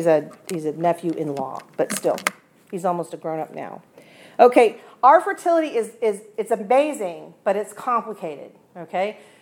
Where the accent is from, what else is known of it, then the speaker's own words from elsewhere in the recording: South Carolina, United States; So I'm from South Carolina, but I'm assuming in the fall here, your trees lose the leaves, right?